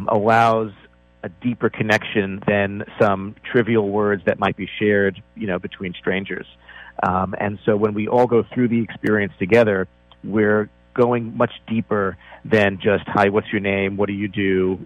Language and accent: English; New York, United States; Well, you know, I'm from New York originally, so I brought it to Central Park